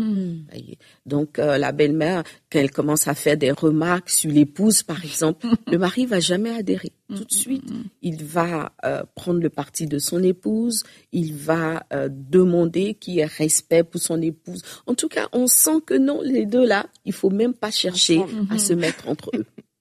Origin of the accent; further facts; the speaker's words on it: Abidjan, Côte d’Ivoire; chez nous à Abidjan, on dit il y a cette manquance